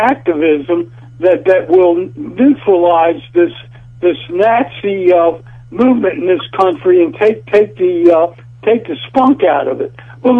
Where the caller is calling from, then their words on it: Bethesda, Maryland, United States; I'm calling from Bethesda.